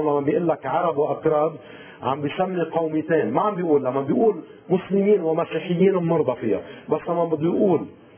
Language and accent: Arabic; Syria; أنا عندي لغة، عندي تاريخ، عندي حضارة، أنت سوري عربي، كيف أنا سوري عربي؟ أنا عندي لغتي، عندي حضارتي، عندي تاريخي، اسم سوريا من اسم السرياني، كيف أنا أكون عربي؟